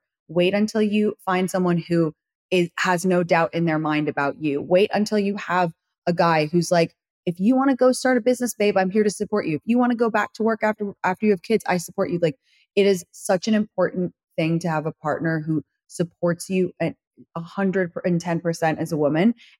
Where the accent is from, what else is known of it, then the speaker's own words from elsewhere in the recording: London, United Kingdom; moved away as an adult; I know I sound super American, but I was raised in London until I was 19.